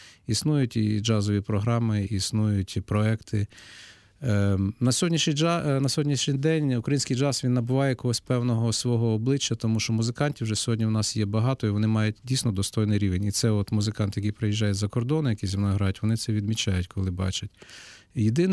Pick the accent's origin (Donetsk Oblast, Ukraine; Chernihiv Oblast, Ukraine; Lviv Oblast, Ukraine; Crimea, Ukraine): Lviv Oblast, Ukraine; now in Kyiv, Ukraine; я так само, я родом з-під Львова.